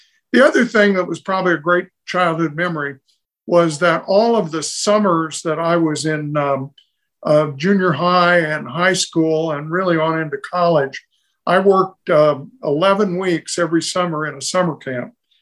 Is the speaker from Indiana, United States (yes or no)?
yes; Remington, Indiana, United States; Well, growing up in Remington, Indiana in the 40s and 50s, I was born in 1942 and graduated from high school in 1960. So it was really those 18 years that I lived in Remington.